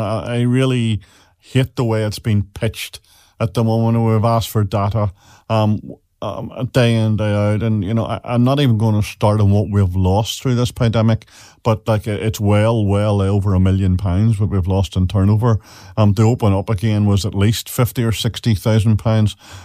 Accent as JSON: {"language": "English", "country": "Ireland", "also_born_or_lived": "England", "moved": "yes", "said": "Ireland, was finding it difficult, and I worked very hard and long into the night trying to change my accent."}